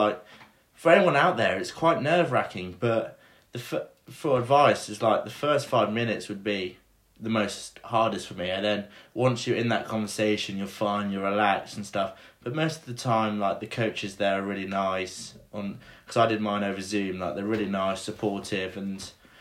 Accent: Worcester, West Midlands, United Kingdom; Yeah, so I'm 19 from England, Worcester.

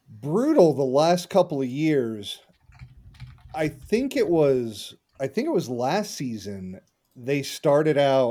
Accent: Atlanta, Georgia, United States; I've got a soft spot in my heart for Deion. I'm from Atlanta. Atlanta Braves fan forever.

